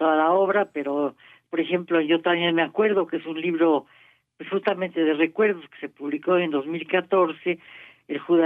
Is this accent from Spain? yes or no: no; Mexico; Soy además viajera, soy mujer, mexicana, judía.